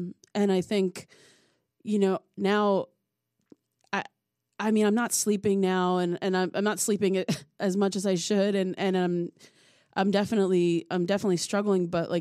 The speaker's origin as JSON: {"language": "English", "town": "Somerville", "region": "New Jersey", "country": "United States", "tie": "born or raised there", "said": "my hometown in you know, the Somerville, New Jersey area, and Hillsboro, and just New Jersey in general"}